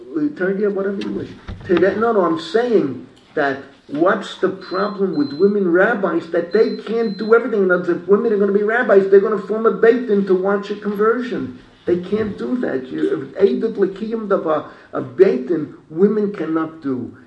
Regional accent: Bronx, New York, United States; this is the way I grew up in the Bronx. There probably were, you can check it out, maybe a million Jews in the Bronx at the time that I grew up.

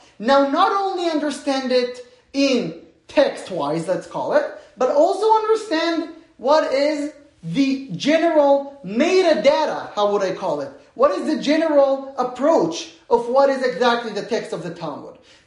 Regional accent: Southern District, Israel; English is a second language; I am originally from Kibbutz Masuot Yitzchak. Kibbutz Masuot Yitzchak is a kibbutz in southern Israel, not from for the border with Gaza. I moved to live there after my wedding

